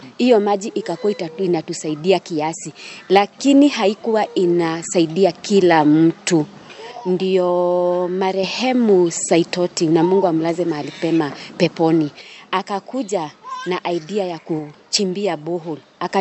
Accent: Kajiado County, Kenya; natoka Kajiado North Rolwa Ward, mahali panaitwa Burbu location, Kariobangi ama Forest View.

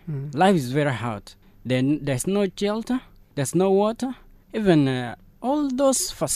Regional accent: Western Equatoria, South Sudan; I was born in Western Equatorial State. I grew up there. In 2008, I went to the Kem.

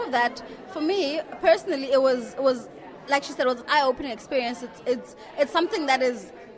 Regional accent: Botswana; from Botswana.

